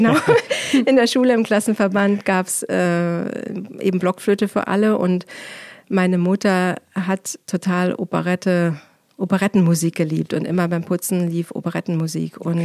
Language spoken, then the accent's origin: German; Hesse, Germany; also born or lived in Bogotá; ursprünglich bin ich in Hessen aufgewachsen und geboren bin ich sogar in Südamerika.